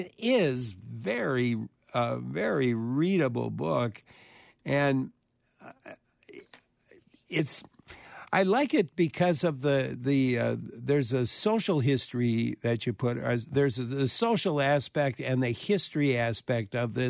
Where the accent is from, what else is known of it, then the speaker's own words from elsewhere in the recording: Wisconsin, United States; I said I was from Wisconsin, and they said, "Where the heck is that?"